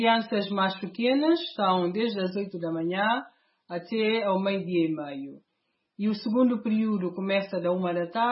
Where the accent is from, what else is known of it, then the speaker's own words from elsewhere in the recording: Guinea-Bissau; moved away as an adult; also born or lived in Portugal; now in United Kingdom; Eu nasci, cresci na Guiné-Bissau, tive a oportunidade de estudar na escola primária, na escola secundária, no liceu, e ainda frequentei lá a Faculdade de Direito de Bissau. Depois fui para Portugal, onde vivi alguns anos, e depois mudei para a Inglaterra